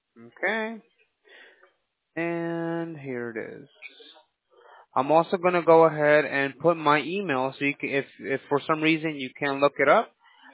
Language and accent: English; New York, United States; I'm from New York.